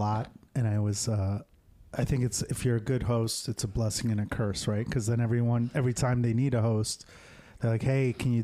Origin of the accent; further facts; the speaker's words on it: Chicago, Illinois, United States; when I'm on the road and someone asks me, I just say, you can just say I'm from Chicago.